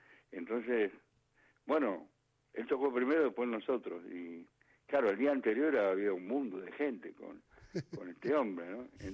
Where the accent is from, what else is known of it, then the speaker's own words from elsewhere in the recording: Monte Grande, Buenos Aires Province, Argentina; also born or lived in Villa Diamante; nací en Monte Grande, después me crié en Villa Diamante hasta los 11 años, que volvimos a Monte Grande con una inundación muy grande que hubo, y volvimos, y viví mucha pobreza, pero no miseria